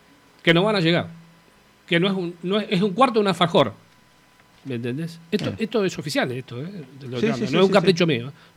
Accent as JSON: {"language": "Spanish", "country": "Argentina", "said": "Sí, pero somos argentinos, todo tiene un límite."}